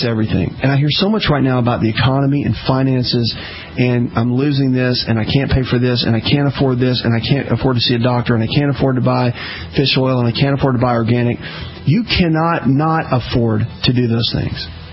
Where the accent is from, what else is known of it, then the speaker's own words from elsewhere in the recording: the South, United States; I'm from the South. In the South, saying don't use fireworks is like, I mean, if you say that in Alabama, someone is going to get shot.